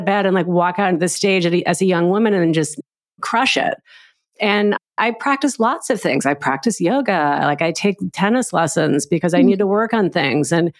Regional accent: New York City, New York, United States; I'm an expert in bagels too. I was raised in New York City. I know bagels.

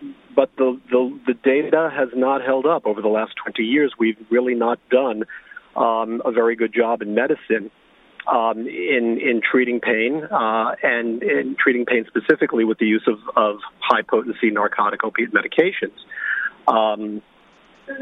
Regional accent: New York City, New York, United States; I practice in the field of pain management. I'm actually from New York City.

